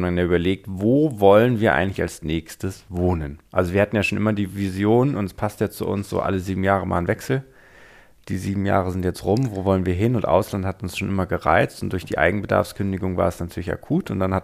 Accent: Hamburg, Germany; Ich bin in Hamburg aufgewachsen

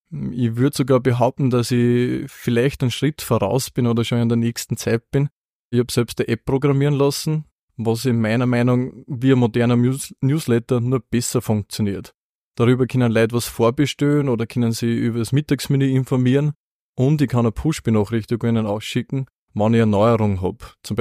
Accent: Böheimkirchen, Lower Austria, Austria; Wir kommen aber ursprünglich aus Böhmheimkirchen, aus Niederösterreich.

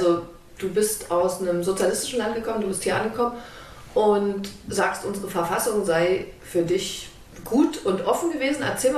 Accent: East Germany, Germany; Ich bin in der DDR groß geworden und war dort sehr früh politisch interessiert

